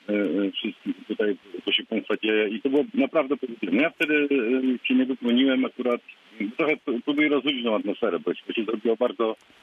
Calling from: Lubusz Voivodeship, Poland; Ja jestem słuchaczem niezły z Wolubuskiego.

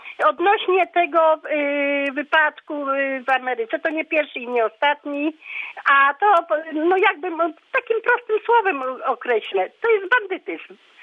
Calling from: Szprotawa, Lubusz Voivodeship, Poland; Ja ze Szprotawy.

